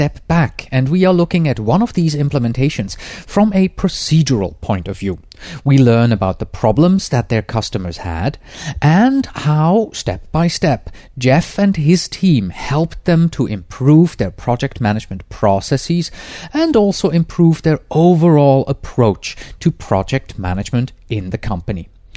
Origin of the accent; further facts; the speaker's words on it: Switzerland; I'm going to my home country of Switzerland from August 11th to August 22nd.